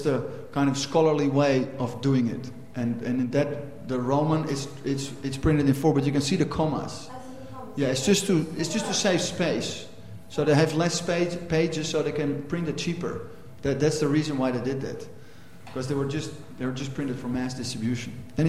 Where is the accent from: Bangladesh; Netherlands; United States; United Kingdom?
Netherlands; Like I'm from Holland, so many people, they have an opinion.